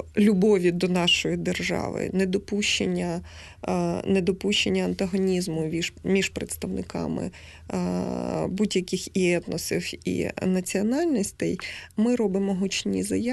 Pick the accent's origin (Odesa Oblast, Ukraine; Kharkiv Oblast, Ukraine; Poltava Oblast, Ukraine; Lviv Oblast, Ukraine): Odesa Oblast, Ukraine; Odesa; Я сама походжу з Одеси. І я навчалася в школі, де навчалися ромські діти. Моїми сусідами по життю були роми.